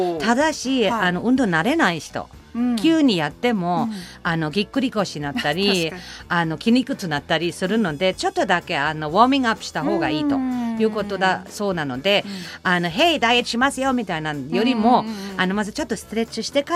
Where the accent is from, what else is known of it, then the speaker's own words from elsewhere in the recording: Germany; Japanese is a second language; now in Japan; 私まあドイツ生まれ育ちなんですけど、